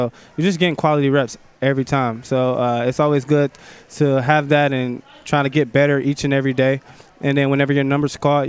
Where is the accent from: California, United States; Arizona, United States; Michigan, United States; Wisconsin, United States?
Michigan, United States; Detroit; I was being from Detroit, I was a Lions fan, you know